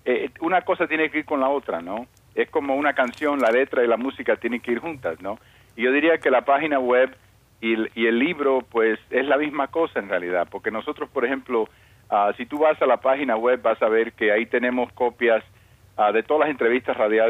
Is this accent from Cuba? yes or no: yes; Cuba; La primera parte es yo como niño creciendo en Cuba, cuando están ocurriendo todos estos cambios en Cuba.